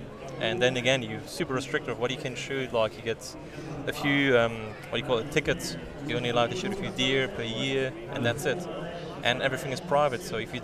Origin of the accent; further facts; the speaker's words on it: Luxembourg; I'm from Luxembourg.